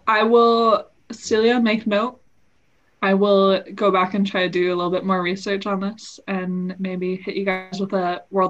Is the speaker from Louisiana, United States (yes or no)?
no; Washington, United States; for those of you who don't know, I'm from Washington. So the Columbia River is the big river that basically divides Washington and Oregon.